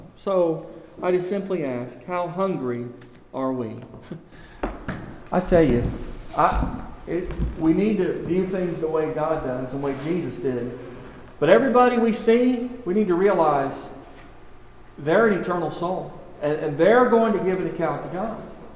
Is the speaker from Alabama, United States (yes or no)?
no; Texas, United States; also born or lived in Illinois; I was born in Illinois when I was real young. My father worked at U.S. Steel, so got our family down to Texas.